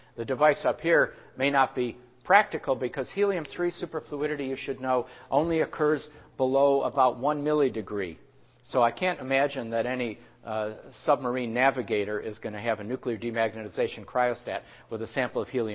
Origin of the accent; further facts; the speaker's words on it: Buffalo, New York, United States; also born or lived in Rochester; As John said, I grew up fairly near here. Actually, I was born in Rochester, but I grew up in Buffalo.